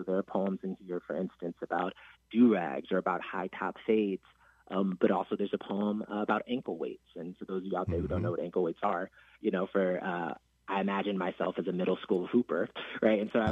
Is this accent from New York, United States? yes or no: yes; New York, United States; So I'm from New York originally, and you know, I first learned the name Amadou Diallo when I was 11 years old.